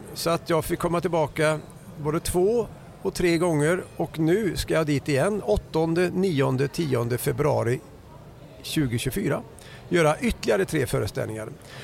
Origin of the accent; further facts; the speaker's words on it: Trollhättan, Västra Götaland County, Sweden; berättade jag om hela min uppväxt i Trollhättan samtidigt som han intervjuade mig